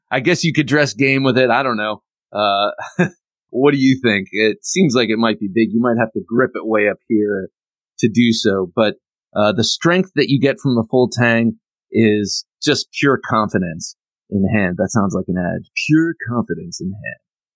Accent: Ohio, United States; I'm from the Buckeye State originally, Ohio. I had to get it.

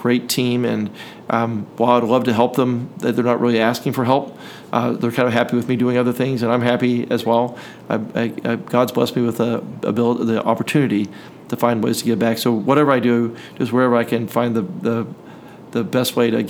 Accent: Knoxville, Tennessee, United States; I mean, I grew up in South Knoxville.

